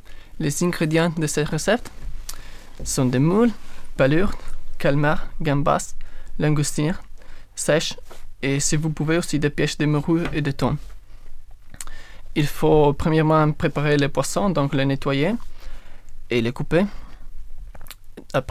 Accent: Veneto, Italy; French is a second language; now in France; je viens de l'Italie. Je suis étudiant étranger ici à l'ENS

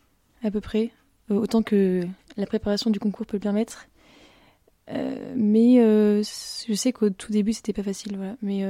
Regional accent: Le Pègue, Auvergne-Rhône-Alpes, France; J'ai grandi dans la Drôme provençale. Alors, le petit village dans lequel j'ai grandi s'appelle Le Peg. C'est une commune de 300 habitants, dans une région magnifique

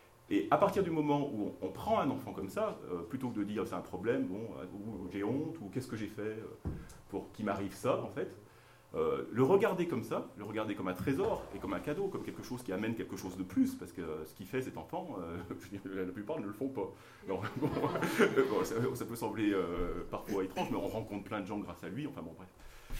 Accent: France; born there; ils savaient que je venais de France, hein, moi je suis né en France

